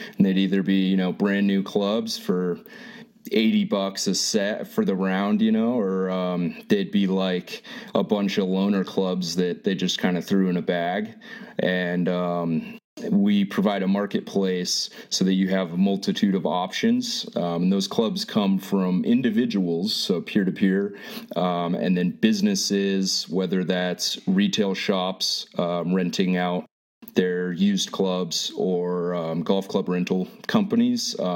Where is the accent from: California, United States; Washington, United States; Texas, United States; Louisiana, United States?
California, United States; San Diego; But I'm from San Diego. I've been playing golf out here my whole life, so...